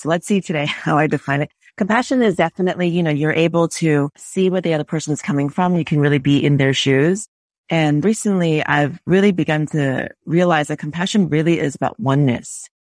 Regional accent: Northeast, United States; maybe in the Northeast, I'm from the Northeast, you just expect sarcasm.

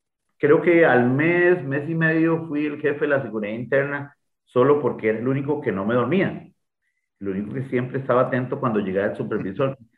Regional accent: Golfito, Puntarenas, Costa Rica; y ahí nací yo, orgullosamente, y ahora me crié en Luclaro de Golfito, entre Luclaro y Paso Canoas.

